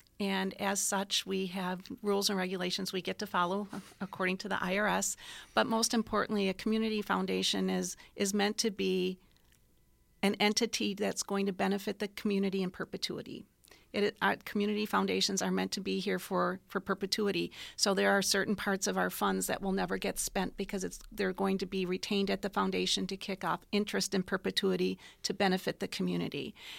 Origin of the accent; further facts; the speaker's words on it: Racine, Wisconsin, United States; I was born and raised in Racine and went to school in Madison and worked after graduation.